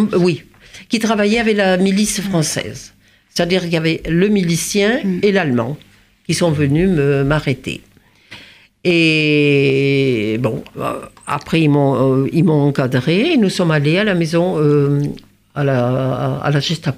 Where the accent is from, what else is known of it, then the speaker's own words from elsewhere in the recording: Toulouse, Occitanie, France; papa me demande d'aller chez nous, à Toulouse, pour faire une course.